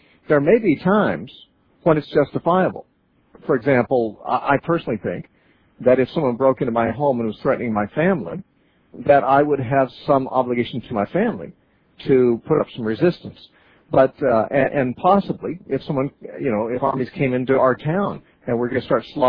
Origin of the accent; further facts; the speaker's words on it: United States; born there; I love the fact that I have American, you know, that I was born in America and I have a place to live here